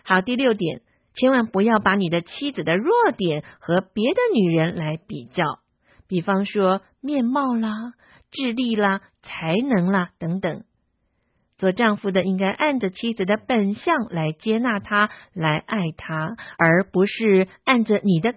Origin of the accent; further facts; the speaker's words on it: China; 当然，我知道我们中国人的文化是比较含蓄的